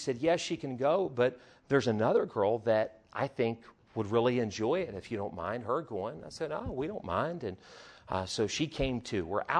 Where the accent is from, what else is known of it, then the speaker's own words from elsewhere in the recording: West Virginia, United States; A few weeks ago, I'm from West Virginia, and we take our junior campers, and we have this little camp.